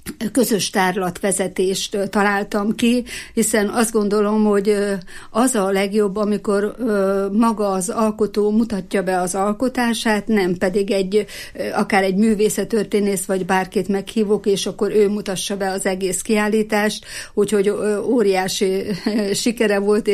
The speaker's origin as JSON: {"language": "Hungarian", "town": "Fedémes", "region": "Heves", "country": "Hungary", "tie": "born there", "lives_now": "Eger, Hungary", "said": "Én Fedémesre születtem, ott láttam meg a napvilágot. Igaz, hogy már sokkal több éve itt Egerbe érek, mert 55 éve már, hogy EGRI vagyok, de mégis Fedémesének tartom magam. Oda születtem, ott nyugszanak a szüleim, ott vannak az őseink eltemetve"}